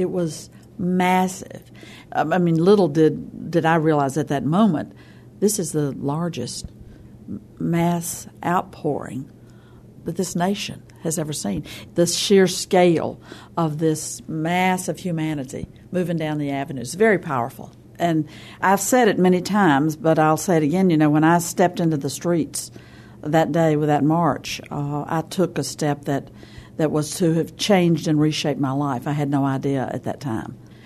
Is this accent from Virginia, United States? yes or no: yes; Virginia, United States; I saw marchers from Danville, Virginia, and I immediately approached them. That was my home state.